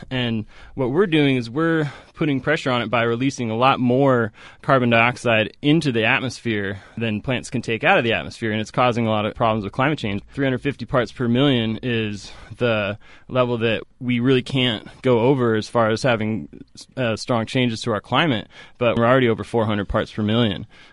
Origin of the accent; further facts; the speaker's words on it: Oregon, United States; also born or lived in Seattle; now in San Francisco, United States; I'm from the Northwest. I grew up in Oregon, and I lived in Seattle for a long time, too. I moved down to San Francisco about 3 years ago